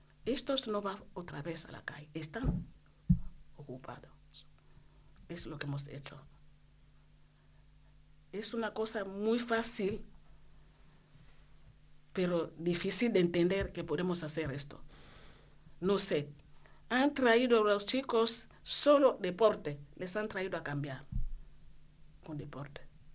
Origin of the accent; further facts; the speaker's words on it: DR Congo; Spanish is a second language; Y es un tema muy, muy difícil en mi país. Muchos niños están en la calle robando.